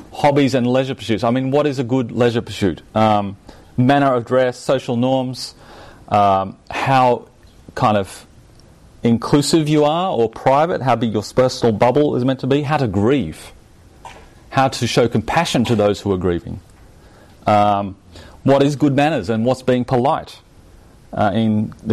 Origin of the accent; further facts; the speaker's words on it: Indonesia; Well, I grew up in Indonesia.